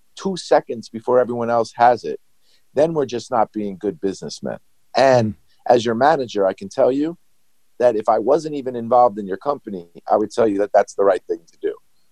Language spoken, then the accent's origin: English; New York City, New York, United States; Like, growing up in New York, Stephon Marbury was a superhero